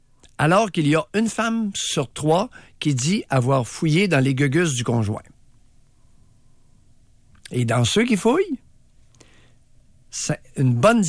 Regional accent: Quebec, Canada; Parce que là, il y a quelque chose qui se passe au Québec, là. Chez nous, au Canada français

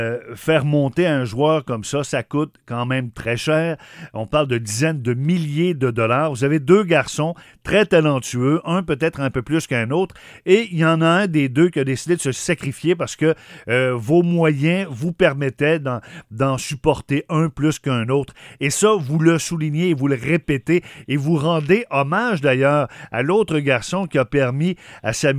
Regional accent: Quebec, Canada; l'histoire du hockey chez nous en Mauricie.

